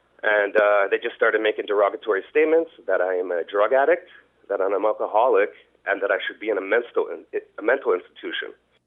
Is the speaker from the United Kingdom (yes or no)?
no; Canada; as a Canadian, I don't want to see anybody treated that way.